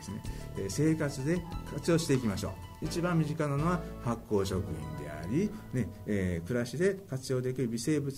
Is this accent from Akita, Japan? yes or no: no; Osaka, Japan; now in Kochi, Japan; 私は大阪出身でですね、高知大学に来るまで高知に来たことはなかったです。